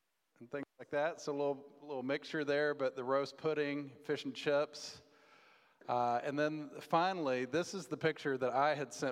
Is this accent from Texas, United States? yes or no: yes; Dallas, Texas, United States; We moved back to Texas, so we're from Dallas, moved to Houston